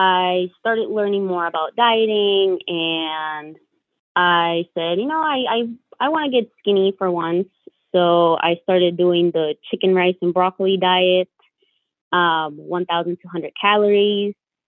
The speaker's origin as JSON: {"language": "English", "country": "Bolivia", "said": "So I am from Bolivia in South America."}